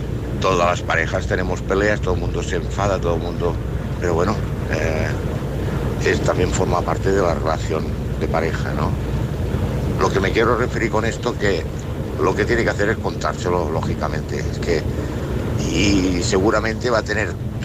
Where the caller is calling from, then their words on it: Seville, Andalusia, Spain; de Sevilla.